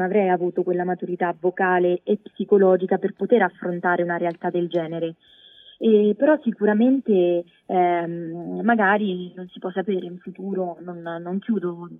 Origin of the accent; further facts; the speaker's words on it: Marche, Italy; born there; è ovvio che sono nata qui nelle Marche